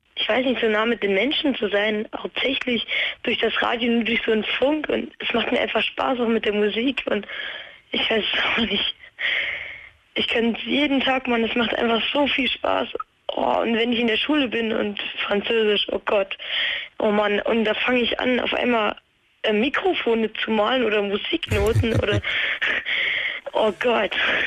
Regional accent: Hesse, Germany; Also ich bin in der Nähe von Kassel

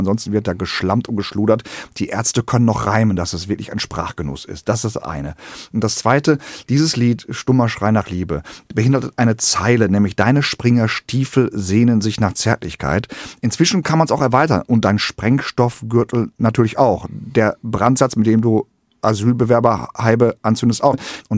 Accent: Gelsenkirchen, North Rhine-Westphalia, Germany; Aber ich komme aus dem Ruhrgebiet, aus Gelsenkirchen.

